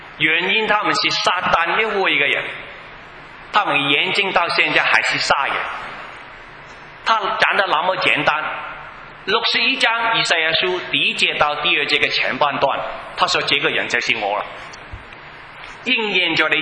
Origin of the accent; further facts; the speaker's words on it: Edmonton, Alberta, Canada; also born or lived in Hong Kong; 好像我出生在香港，我成长是在 Edmonton 那个地方，